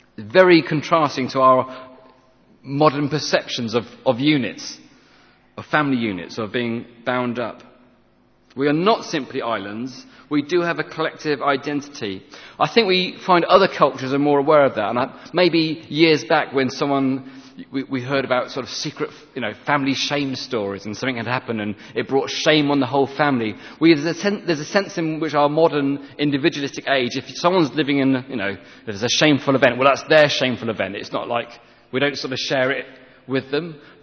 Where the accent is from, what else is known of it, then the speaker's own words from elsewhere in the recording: England, United Kingdom; we are football fans, we're English, but we feel shame because of what they are doing.